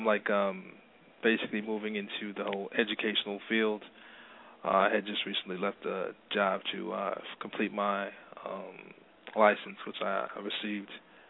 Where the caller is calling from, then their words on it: New York, United States; I'm calling. … I'm calling from New York.